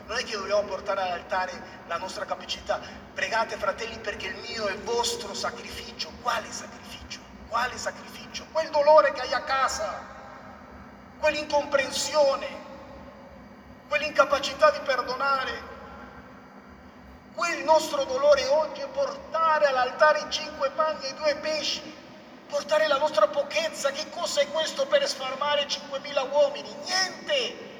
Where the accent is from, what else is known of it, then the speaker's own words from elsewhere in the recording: Panama; now in Italy; io sono di Panama